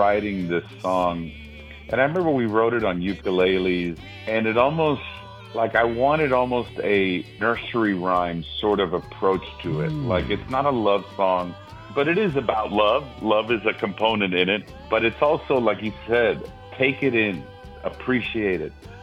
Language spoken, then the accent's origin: English; Miami, Florida, United States; I grew up in Miami, so we would go to Cape Canaveral, Cape Kennedy.